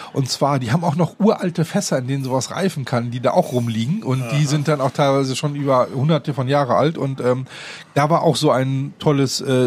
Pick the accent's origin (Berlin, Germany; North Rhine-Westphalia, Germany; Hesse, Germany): North Rhine-Westphalia, Germany; ich bin im Münsterland groß geworden.